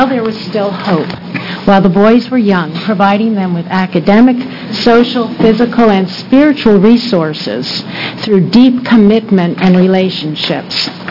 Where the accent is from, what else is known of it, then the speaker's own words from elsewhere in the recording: Beaverton, Oregon, United States; from Beaverton, and I'll try to talk really fast.